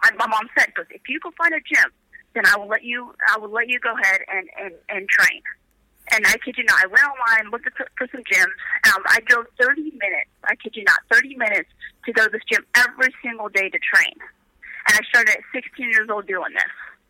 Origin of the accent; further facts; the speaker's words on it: Idaho, United States; moved away; But yeah, I was born and raised in Idaho. No one would expect that. I was a big country girl.